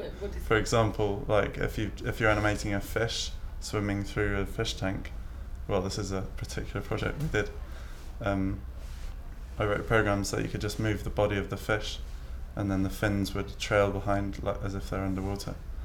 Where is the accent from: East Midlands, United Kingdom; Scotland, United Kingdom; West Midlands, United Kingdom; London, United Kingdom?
London, United Kingdom; I'm 28 and I'm from North London.